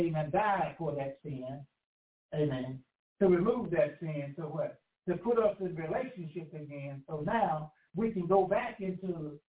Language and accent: English; Alabama, United States; all those different kinds of seeds that I'm used to from Alabama.